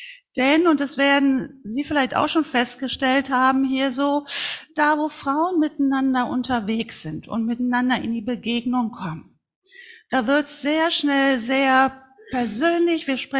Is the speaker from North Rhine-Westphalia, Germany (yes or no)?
yes; Schwalmtal, North Rhine-Westphalia, Germany; ich komme aus Schwalmtal.